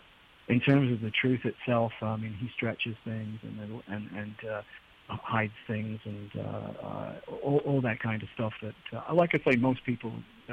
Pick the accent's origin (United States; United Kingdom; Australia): United Kingdom; England; I was born and raised in England, and raised on the music of … as so many people of my age were.